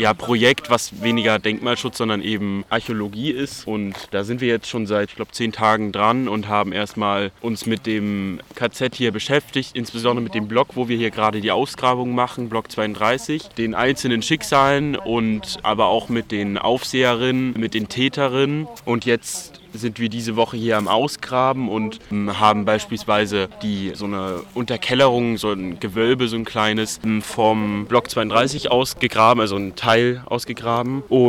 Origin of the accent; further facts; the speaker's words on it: Leipzig, Saxony, Germany; Aus Leipzig vom Evangelischen Schulzentrum